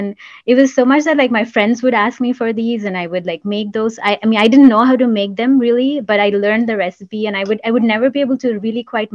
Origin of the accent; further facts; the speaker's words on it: India; I was living in the house, the same house that I grew up in India.